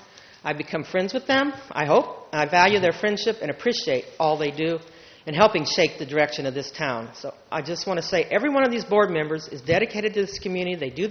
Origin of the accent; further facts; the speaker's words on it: Oceano, California, United States; stories from the past that happened to me when I was a young person growing up in Oceano.